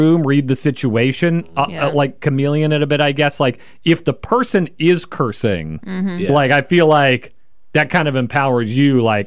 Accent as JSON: {"language": "English", "region": "Kansas", "country": "United States", "tie": "born or raised there", "said": "I grew up in Kansas. I grew up down the street from a grass farm."}